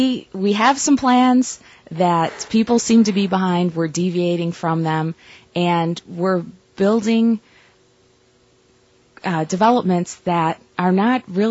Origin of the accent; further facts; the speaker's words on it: Chicago, Illinois, United States; I'm from Chicago, where we do have some of those to connect people to the lakefront.